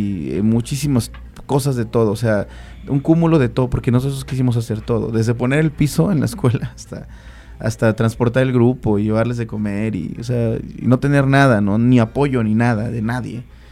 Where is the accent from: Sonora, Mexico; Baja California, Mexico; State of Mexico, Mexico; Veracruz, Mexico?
Veracruz, Mexico; nosotros somos de Veracruz, el Veracruz que se está bailando, porque uh-huh, yo soy de allá, yo vengo de allá